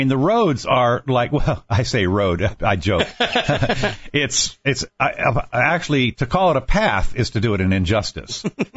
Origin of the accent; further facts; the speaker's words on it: Washington, District of Columbia, United States; So I'm from Washington, D.C. was in the South and still is.